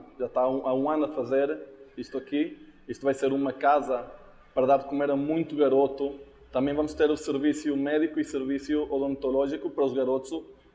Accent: Venezuela; Na Venezuela, porque é o país onde eu me criei, é o país que eu, um dos países que eu amo.

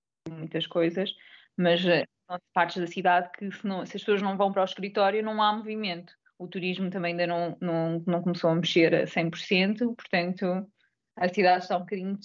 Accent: Portugal; moved away; como somos residentes cá e somos portugueses

